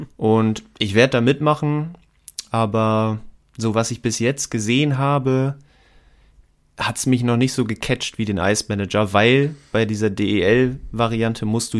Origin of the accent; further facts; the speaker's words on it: Zeven, Lower Saxony, Germany; wir kommen beide aus Zeven